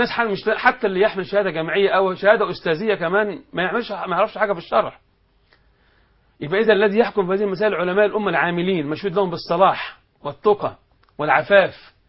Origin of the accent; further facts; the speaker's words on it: Egypt; في بلدنا مصر